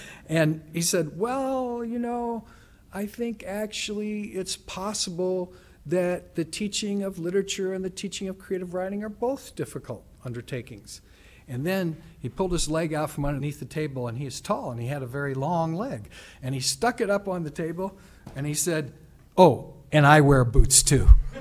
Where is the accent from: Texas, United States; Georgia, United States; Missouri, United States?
Missouri, United States; St. Louis; he was talking about the city of St. Louis. And I actually did dare to say to him, "This is my hometown.